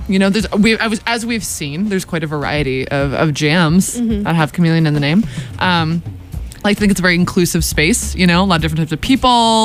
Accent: New Jersey, United States; There's a Rainforest Cafe really close to my hometown in New Jersey

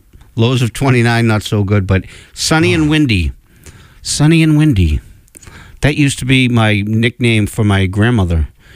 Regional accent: Boston, Massachusetts, United States; Well, we're from Boston. We say February.

